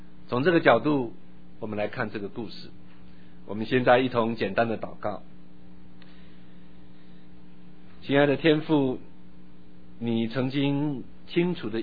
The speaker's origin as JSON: {"language": "Chinese", "country": "China", "said": "所以我们中国人才有一句话说"}